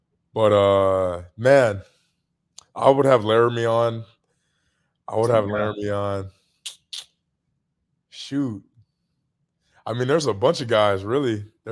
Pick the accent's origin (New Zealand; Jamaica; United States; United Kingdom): Jamaica; I'm Jamaican, so a lot of people might not know what that is